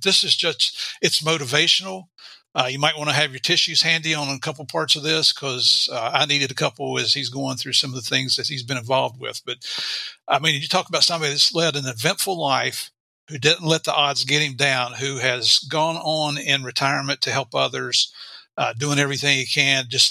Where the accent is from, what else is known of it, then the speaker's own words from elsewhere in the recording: West Virginia, United States; Hey, I'm the one from West Virginia now.